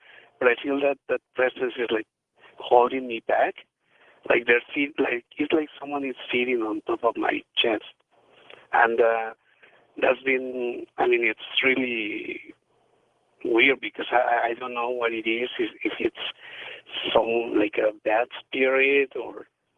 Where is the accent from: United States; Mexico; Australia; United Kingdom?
Mexico; Mexico City; even one time I'm from Mexico City, and I went visit my family, and that happened over there too.